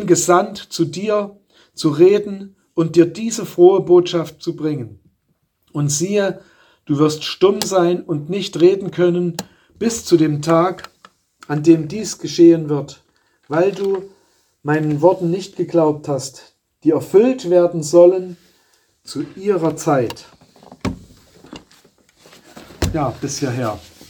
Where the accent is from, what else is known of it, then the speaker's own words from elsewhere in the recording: Sosa, Saxony, Germany; In meinem Heimatort, aus dem ich ursprünglich stamme, aus dem Erzgebirge, in Sosa, kann ich mich noch erinnern, als Kind, da war der ganze Ort alles mit Pflastersteinen gepflastert